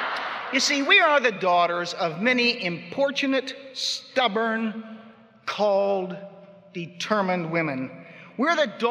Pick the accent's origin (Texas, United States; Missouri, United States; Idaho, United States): Missouri, United States; Oh, and then there's Missouri. It's my home state.